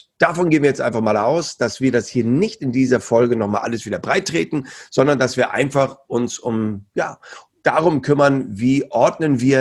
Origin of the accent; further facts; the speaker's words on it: Hamburg, Germany; so als Hamburger